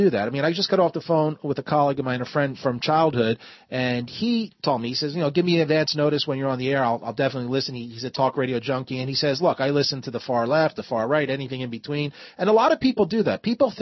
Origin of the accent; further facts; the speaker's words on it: Pennsylvania, United States; There's a 10-year-old young girl in Pennsylvania, my home state